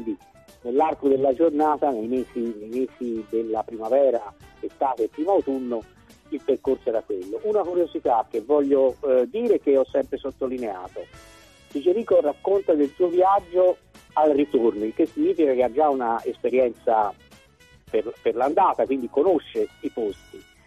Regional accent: Tuscany, Italy; born there; io sono nato in Versilia

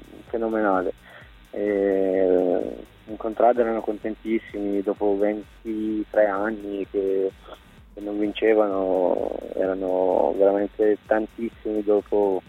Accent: Asti, Piedmont, Italy; Sì, io sono di Asti.

